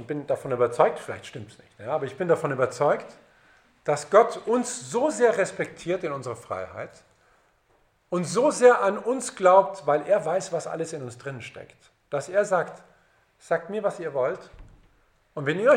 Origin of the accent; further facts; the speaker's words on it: Bavaria, Germany; in China ich bin Bayer, ja, in China, also ich sage ja hier China oder China